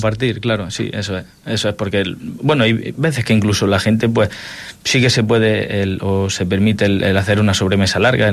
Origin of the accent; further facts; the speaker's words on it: Jaén, Andalusia, Spain; yo vengo de interior, yo soy de Jaén